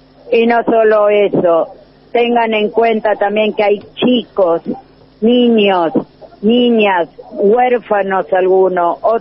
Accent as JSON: {"language": "Spanish", "country": "Argentina", "said": "Como ciudadana argentina"}